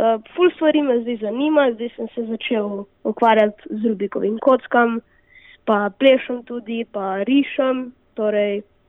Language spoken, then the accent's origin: Slovenian; Postojna, Littoral–Inner Carniola, Slovenia; accent: Postojna; če imam kakšne napake z mojim postojnskim naglasom